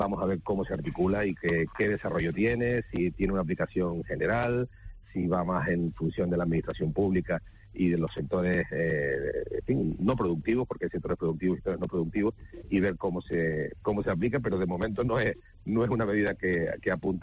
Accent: Canary Islands, Spain; que nosotros somos frontera sur de Europa y no es un problema nuestro, canario, ¿no?

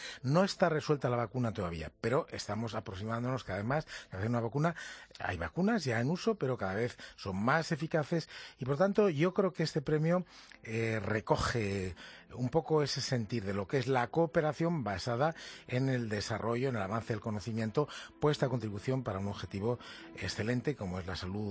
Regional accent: Carriches, Castilla-La Mancha, Spain; en la provincia de Toledo, en Carriches, en mi pueblo

